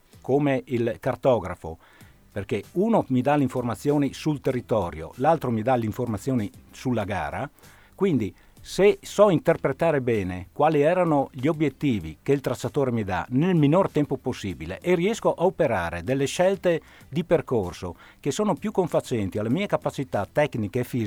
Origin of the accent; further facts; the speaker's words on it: Udine, Friuli-Venezia Giulia, Italy; Allora, io sono di Udine